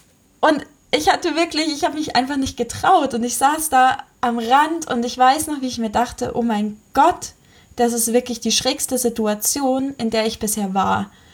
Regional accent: Munich, Bavaria, Germany; In München zum Beispiel, wo ich herkomme

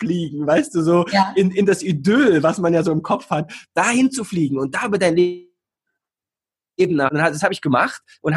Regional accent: East Germany, Germany; meine Anfangsjahre, ich komme aus der DDR, da war es auch teilweise ein bisschen düster und grau um mich rum

